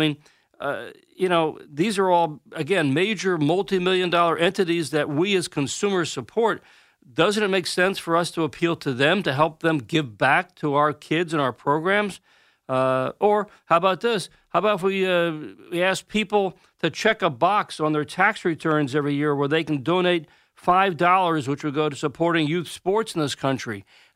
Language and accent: English; Armonk, New York, United States; I will be talking to the Armonk Baseball League up in my hometown in Armonk, New York, at the Byram Hills High School.